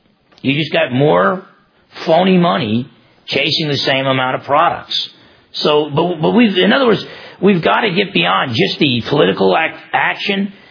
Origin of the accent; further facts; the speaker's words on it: United States; And I'm an American.